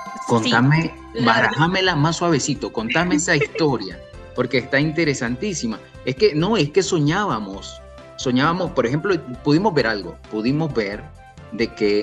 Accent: Camoapa, Boaco, Nicaragua; yo soy originario de Camoapa. Yo soy originario de Camoapa, no hay supermercados grandes

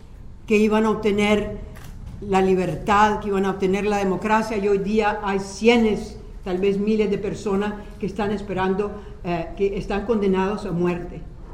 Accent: Nicaragua; yo como nicaragüense les digo

